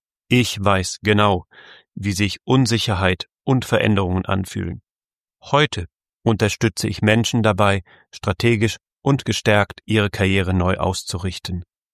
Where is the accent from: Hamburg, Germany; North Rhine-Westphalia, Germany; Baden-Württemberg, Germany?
North Rhine-Westphalia, Germany; Düsseldorf; also born or lived in Switzerland; zurück in meine Heimat, ab nach Düsseldorf.